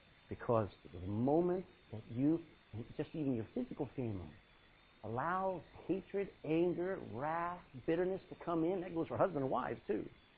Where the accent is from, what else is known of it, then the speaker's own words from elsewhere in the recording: United States; I mean, I come from America.